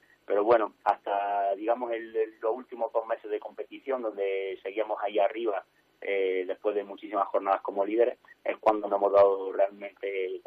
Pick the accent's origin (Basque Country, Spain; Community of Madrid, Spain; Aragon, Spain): Community of Madrid, Spain; Nosotros, como madrileños